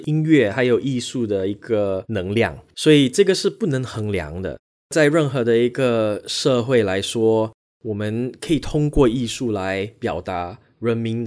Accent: Singapore; 在新加坡我们就已经习惯了有很多不同的种族的朋友在一起上学，在一起吃饭，我跟我的教授也基本上就是用英语沟通的。

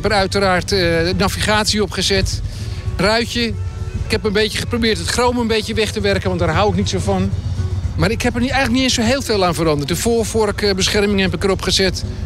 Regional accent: North Holland, Netherlands; ik kom uit de Noordkop

